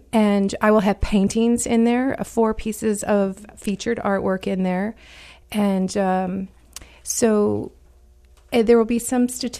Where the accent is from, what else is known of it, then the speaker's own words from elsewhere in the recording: Grand Rapids, Michigan, United States; Well, I am an artist, and I'm excited about Art Prize, and I'm here from Grand Rapids.